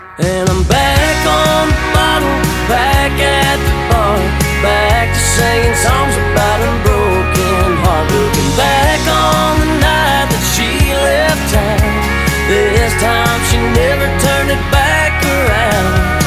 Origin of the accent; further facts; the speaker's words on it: Guthrie, Kentucky, United States; now in Jasper, United States; I live in Jasper, Tennessee now. I'm from Guthrie, Kentucky, but I've lived down in Jasper since August of 2019.